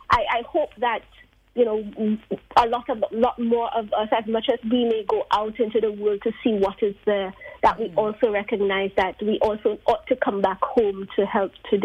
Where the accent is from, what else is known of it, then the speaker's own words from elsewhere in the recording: St. Lucia; also born or lived in Jamaica; I feel very Caribbean because I guess I'm Jamaican. I grew up in St. Lucia. I studied in Trinidad and so on.